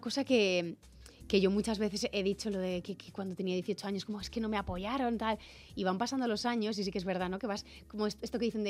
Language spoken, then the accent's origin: Spanish; Madrid, Community of Madrid, Spain; somos pocos de Madrid